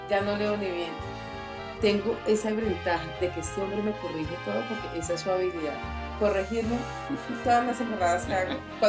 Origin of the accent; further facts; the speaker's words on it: Bogotá, Colombia; yo soy Rola, nacidita y criada acá, o sea, siempre he estado en medio de esta multitud de gente.